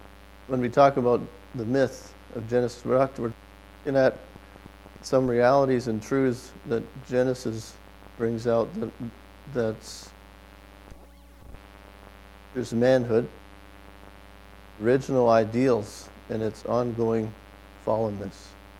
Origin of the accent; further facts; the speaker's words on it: Canada; I grew up in Canada, and hockey was a big deal. I grew up in the 70s.